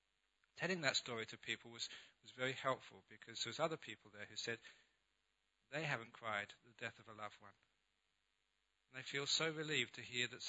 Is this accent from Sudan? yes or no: no; London, United Kingdom; The young man growing up in London, I'd gone to many concerts